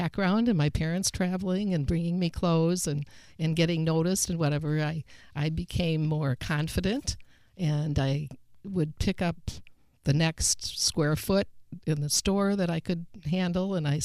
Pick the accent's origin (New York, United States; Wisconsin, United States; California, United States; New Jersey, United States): Wisconsin, United States; Milwaukee; also born or lived in Indianapolis; From Milwaukee. Right. And when I moved down to Indianapolis, I didn't know anybody here.